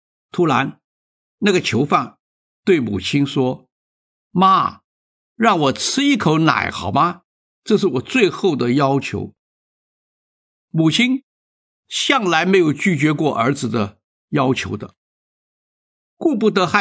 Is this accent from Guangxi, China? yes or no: no; Fujian, China; 在我的老家福建呢